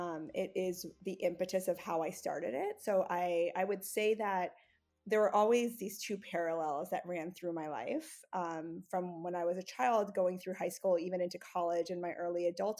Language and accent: English; North Carolina, United States; I'm coming from this perspective of being an Indian American, growing up in North Carolina